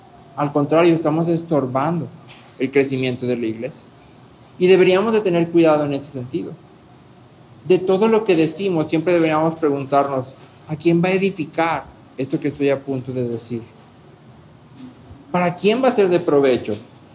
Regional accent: Mexico; Hablando específicamente de nuestra cultura como mexicanos

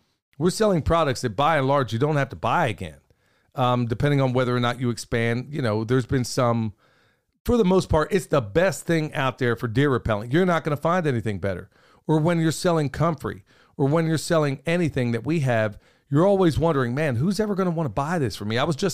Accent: United States; I'm a family man second. And then at the end of the day, I guess I'm an American.

